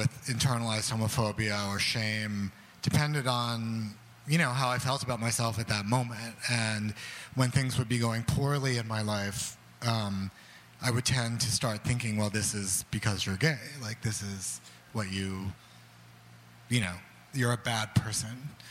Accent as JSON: {"language": "English", "region": "the South", "country": "United States", "tie": "born or raised there", "said": "I grew up in the South, and it was very taboo"}